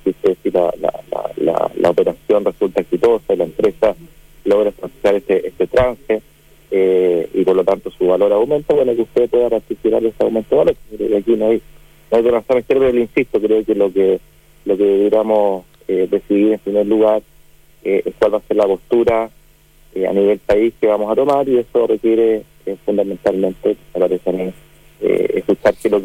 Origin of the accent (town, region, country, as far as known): Chile